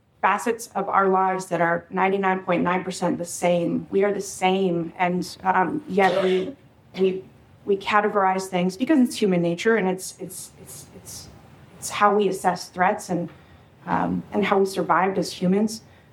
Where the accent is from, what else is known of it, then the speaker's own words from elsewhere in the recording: Hawaii, United States; Having lived, born and raised in Hawaii, grew up multicultural, exposed to so many different cultures and people, and the South is different.